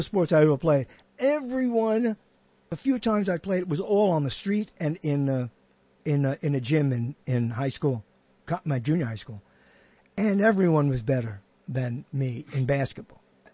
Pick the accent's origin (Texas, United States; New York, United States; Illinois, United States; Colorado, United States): New York, United States; I was forced to in junior high school in New York, where I grew up in New York.